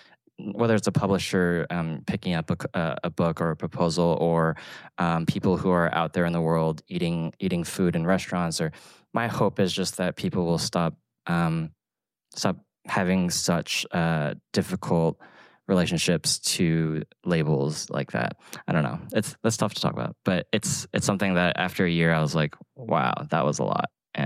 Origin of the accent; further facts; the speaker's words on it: Atlanta, Georgia, United States; writing a book that for me was supposed to just be a genesis book about my culinary life as a kid growing up in Atlanta